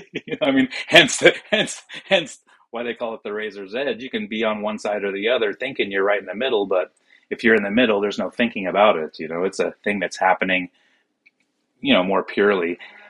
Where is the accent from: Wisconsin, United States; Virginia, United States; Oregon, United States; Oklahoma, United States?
Oregon, United States; Eugene; hey, man, you know, I'm from Eugene.